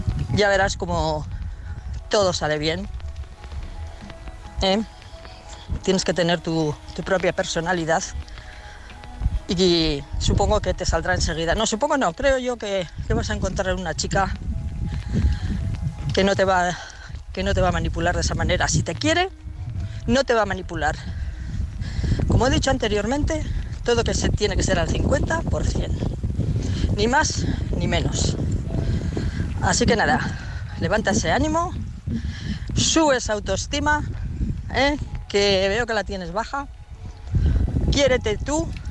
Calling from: Pamplona, Navarre, Spain; de Pamplona.

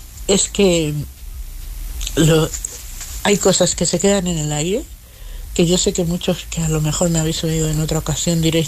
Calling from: Madrid, Community of Madrid, Spain; de Madrid.

